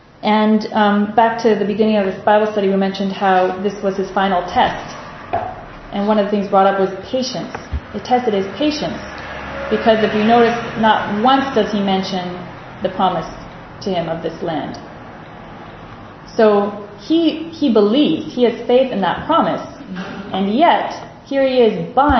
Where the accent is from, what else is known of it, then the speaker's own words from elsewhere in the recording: United States; I'm from America, and so we've just had elections